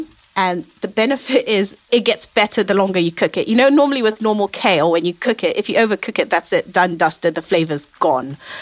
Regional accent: Zimbabwe; moved away; I'm from Zimbabwe, and one of our staple dishes there is something called sadza and muriro

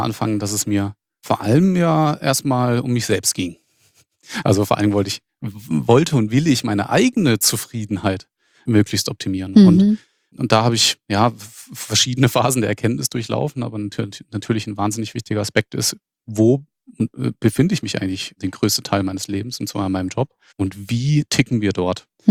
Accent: Freiburg, Baden-Württemberg, Germany; Ich selbst bin ja nicht mal Schwabe, sondern bin Badner. Ich komme ursprünglich aus Freiburg.

